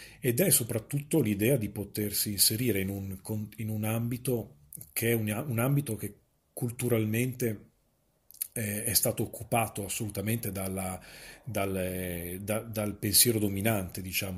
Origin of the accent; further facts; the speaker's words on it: Milan, Lombardy, Italy; per noi, che comunque siamo anche milanesi, diciamo, noi di Ferrogallico siamo comunque più o meno tutti, insomma, più o meno milanesi